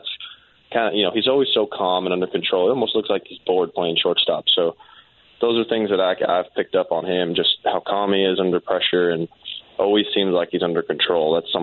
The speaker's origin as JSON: {"language": "English", "town": "Long Beach", "region": "California", "country": "United States", "said": "I'm from Long Beach, so he was a stud in the area"}